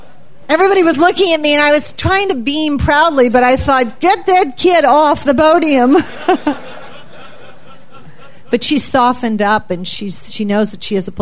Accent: St. Louis, Missouri, United States; I was speaking in my hometown, St. Louis

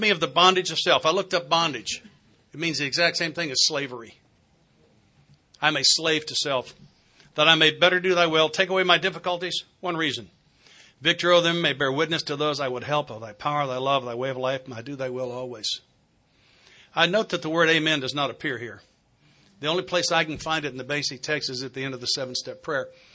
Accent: the South, United States

